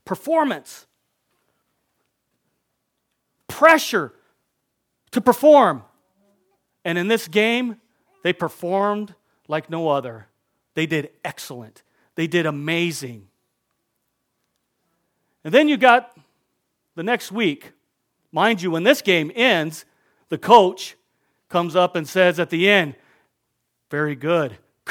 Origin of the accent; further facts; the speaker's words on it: Merrill, United States; We'll say it's the Merrill Vandals, since I'm from Merrill.